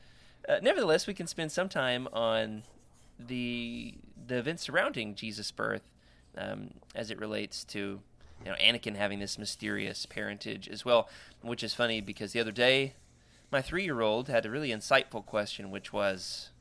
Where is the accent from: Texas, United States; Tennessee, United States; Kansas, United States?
Texas, United States; As a Texan. Certainly.